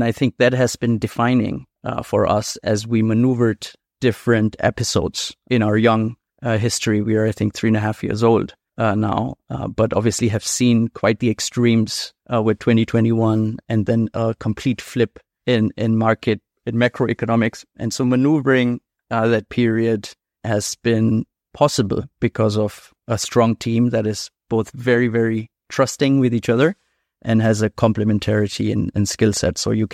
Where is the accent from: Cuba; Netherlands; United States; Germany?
Germany; Dusseldorf, North Rhine-Westphalia; born or raised there; moved away; also born or lived in India